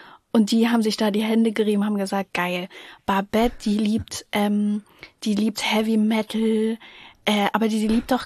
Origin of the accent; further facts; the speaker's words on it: East Germany, Germany; ich komme aus dem Osten.